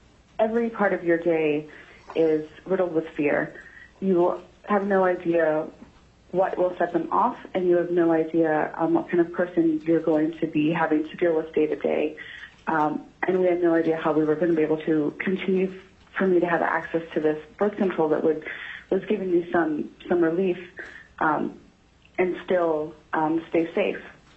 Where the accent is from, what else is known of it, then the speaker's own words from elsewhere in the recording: Eagle River, Alaska, United States; now in Brooklyn, United States; I was born and raised in Eagle River, Alaska, but I currently live in Brooklyn, New York.